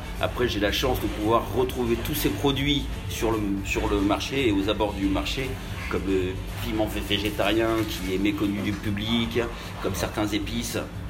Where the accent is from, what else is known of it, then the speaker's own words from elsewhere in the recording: Nouvelle-Aquitaine, France; also born or lived in Saint-Martin; auparavant j'ai passé une dizaine d'années dans les Antilles, à Saint-Martin, et j'ai voulu revenir un petit peu chez moi puisque je suis natif du Libournais